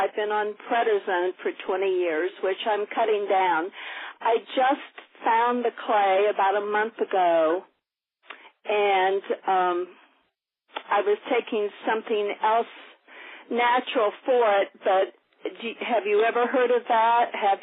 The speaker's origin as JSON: {"language": "English", "town": "Venice", "region": "Florida", "country": "United States", "said": "I'm from Venice, Florida."}